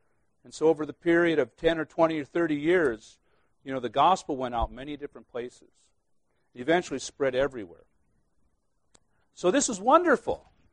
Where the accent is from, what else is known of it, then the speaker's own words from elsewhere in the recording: Midwest, United States; I'm a Midwesterner.